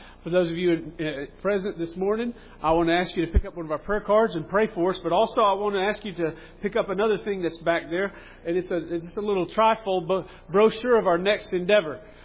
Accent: Dalton, Georgia, United States; as a country boy from the hills of North Georgia. I'm just from Dalton, Georgia, just down the road.

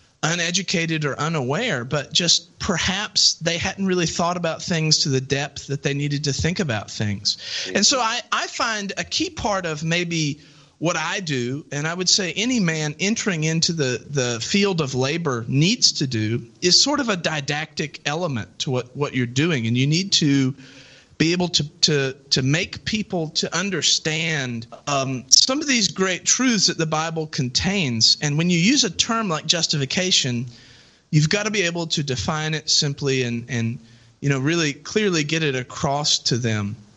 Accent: Virginia, United States; I grew up in Southwest Virginia.

